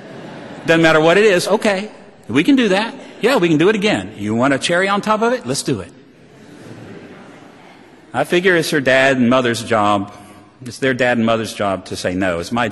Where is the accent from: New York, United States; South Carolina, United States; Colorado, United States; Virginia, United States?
Virginia, United States; I can outdo that. I come from Virginia. I know the attitude that Americans have toward kings.